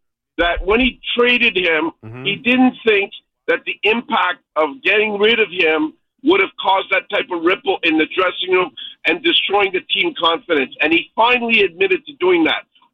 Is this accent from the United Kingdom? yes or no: no; Montreal, Quebec, Canada; I'm from Montreal